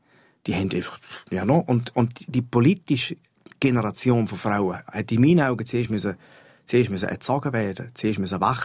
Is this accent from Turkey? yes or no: no; Appenzell, Switzerland; Mittlerweile bin ich so weit, dass ich bin nicht darauf angewiesen, zu Appenzell zu leben. Sondern ich habe das Appenzell in Main. Und wenn ich auf Kanada gehe, dann bin ich halt ein Appenzeller. Und ich bleibe es.